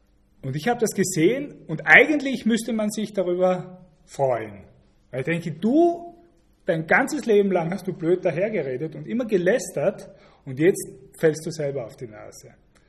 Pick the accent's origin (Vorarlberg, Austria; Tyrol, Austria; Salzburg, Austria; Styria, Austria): Styria, Austria; Liezen; zum Bezirksgericht Liezen, dort in Österreich, wo ich herkomme.